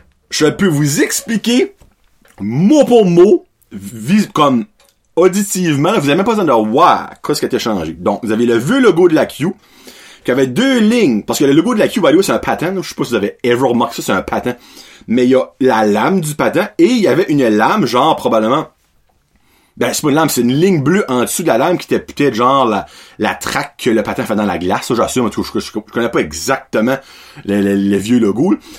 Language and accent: French; the Maritimes, Canada; j'ai un parti pris parce que je viens des Maritimes.